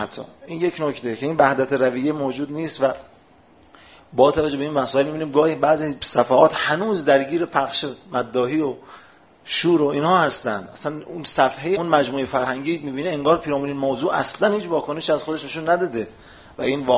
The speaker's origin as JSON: {"language": "Persian", "region": "Khuzestan", "country": "Iran", "tie": "born or raised there", "said": "بنده بچه خوزستان هستم و از نزدیک بسیار از این مسائل رو شاهد بودم"}